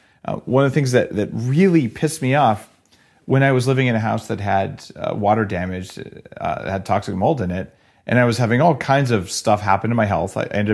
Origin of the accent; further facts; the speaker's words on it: Albuquerque, New Mexico, United States; which is New Mexico green chili, I grew up in Albuquerque, New Mexico.